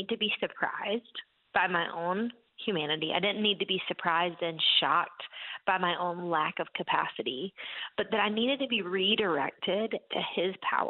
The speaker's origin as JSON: {"language": "English", "region": "East Coast", "country": "United States", "said": "I was in LA, I'm from the East Coast, I had to go to the West Coast"}